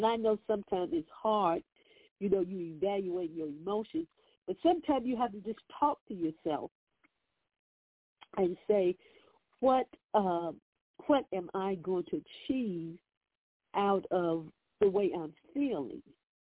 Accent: Chester, South Carolina, United States; Okay, I'm from Chester, South Carolina.

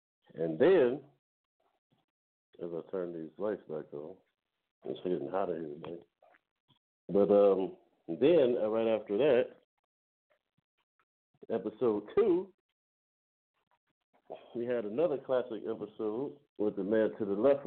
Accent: Cleveland, Ohio, United States; I mean, I'm biased because I'm from Cleveland.

